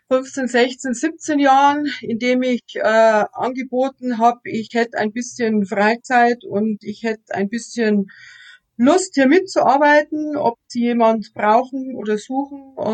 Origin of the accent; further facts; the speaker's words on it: Straubing, Bavaria, Germany; Ich bin auch eine gebürtige Straubingerin. Ich war außer mal zum Studium eigentlich auch nicht groß aus Straubing weg. Ich habe hier meinen Bekanntenkreis, mein Freundeskreis. Wir haben unsere Firma hier in Straubing. Also wir sind einfach hier alt eingesessen